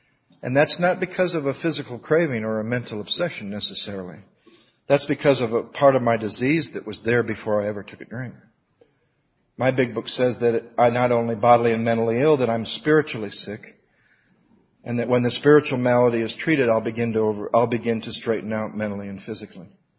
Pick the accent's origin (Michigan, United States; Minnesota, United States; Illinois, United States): Michigan, United States; Battle Creek; I grew up in Battle Creek, Michigan, which is halfway between Detroit and Chicago.